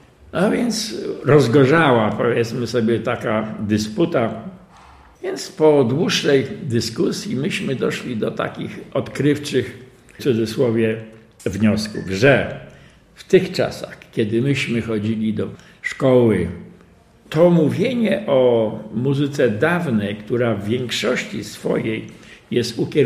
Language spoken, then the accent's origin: Polish; Łódź, Łódź Voivodeship, Poland; born there; bo ja łodzianinem jestem z urodzenia.